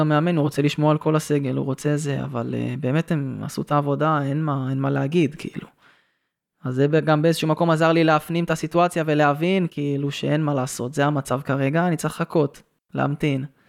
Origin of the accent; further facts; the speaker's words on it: Petah Tikva, Central District, Israel; גדלתי שם וזה, ואני תושב פתח תקווה וכל זה.